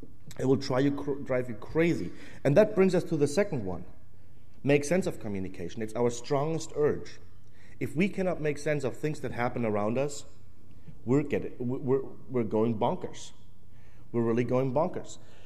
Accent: Germany; English is a second language; moved away; I'm from Germany originally.

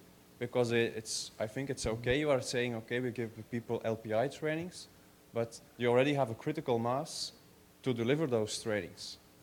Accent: Belgium; English is a second language; from Belgium. I work at Ghent University

